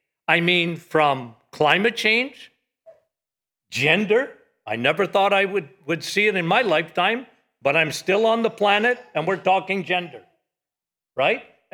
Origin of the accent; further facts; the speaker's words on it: Timmins, Ontario, Canada; I grew up in Timmins, Ontario, okay? Santa Claus, Timmins, okay?